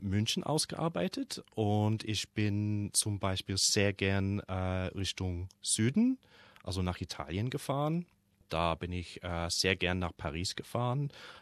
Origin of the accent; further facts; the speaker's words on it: Australia; Ich glaube, wir sind alle Australier. Alle waren schon mal in Europa und lesen sehr viel darüber.